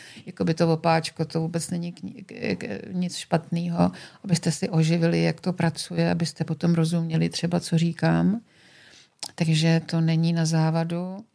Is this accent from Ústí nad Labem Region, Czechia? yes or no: yes; Teplice, Ústí nad Labem Region, Czechia; já nejsem odsaď, jsem z Teplic.